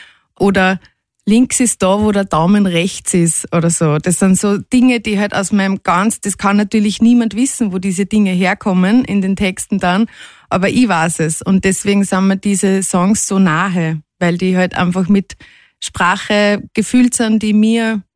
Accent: Steyr, Upper Austria, Austria; Wir sind ja beide aus Steyr, sondern beim Studieren in Wien.

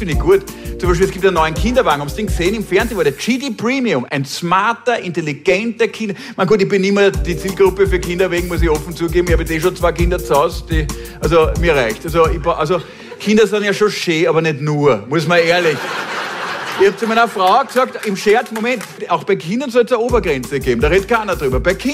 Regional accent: Austria; Ich bin ein echter Österreicher.

